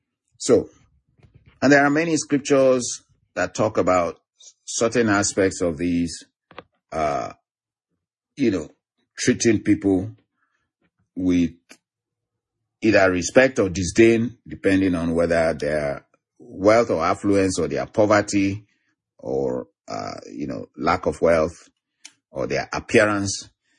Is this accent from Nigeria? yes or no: yes; Southwest Nigeria, Nigeria; I mean, I grew up in the, you know, southwestern part of Nigeria